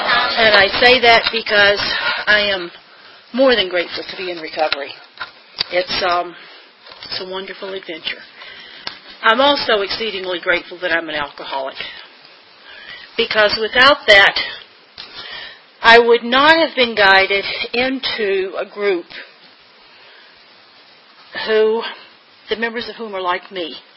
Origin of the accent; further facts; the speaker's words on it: North Carolina, United States; I grew up in North Carolina, down on the coast, crossroads. We had a stoplight, but that was because we needed to get to the other side of Highway 70.